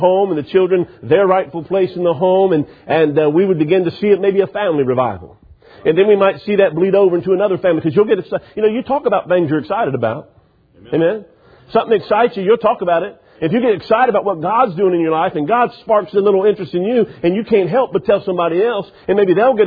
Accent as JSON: {"language": "English", "town": "Cincinnati", "region": "Ohio", "country": "United States", "said": "I'm originally from Cincinnati, so I can't say a whole lot."}